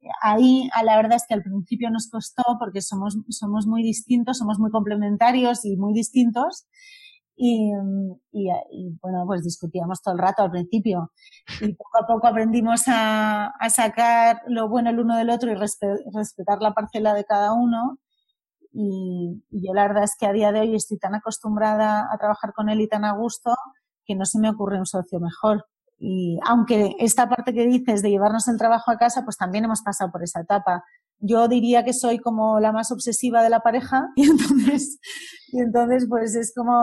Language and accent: Spanish; Spain; siendo como somos los españoles y como son los alemanes, pues al principio costó un poco